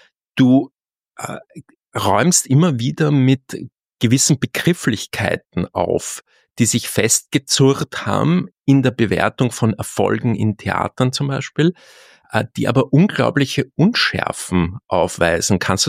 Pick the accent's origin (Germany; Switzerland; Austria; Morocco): Austria; ich bin ja Österreicher, natürlich sehr viel in Deutschland tätig gewesen die letzten Jahre, aber habe natürlich auch diese österreichische Perspektive